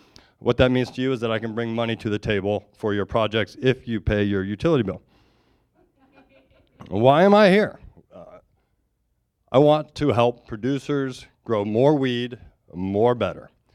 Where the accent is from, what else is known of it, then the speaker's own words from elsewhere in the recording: Iowa, United States; I'm born and raised in Iowa. It's a good place to grow up and be from.